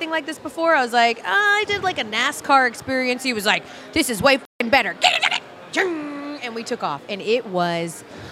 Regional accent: the South, United States; accent: Southern; And I'm doing my country accent because I am Southern.

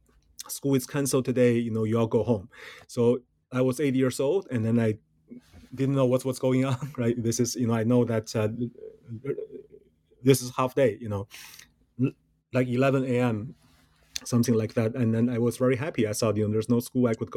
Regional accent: Beijing, China; I was born and raised in China, in Beijing

